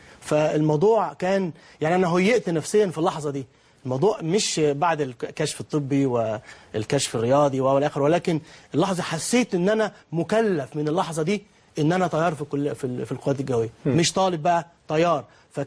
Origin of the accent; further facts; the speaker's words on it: Suez, Suez Governorate, Egypt; قلت له يا فندم انا من السويس والبحر ده عندنا بحر، فبالتالي البحريه بالنسبه لي هي امل